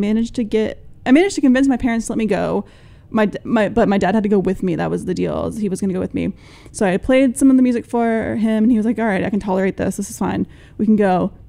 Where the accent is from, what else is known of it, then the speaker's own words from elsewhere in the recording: Charleston, South Carolina, United States; but we grew up in the Charleston area. It's a tri-county area, and we lived in Dorchester County.